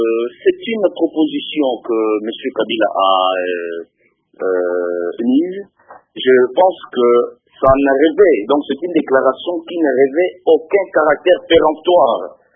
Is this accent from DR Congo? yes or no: yes; DR Congo; comme tout Congolais, comme moi aujourd'hui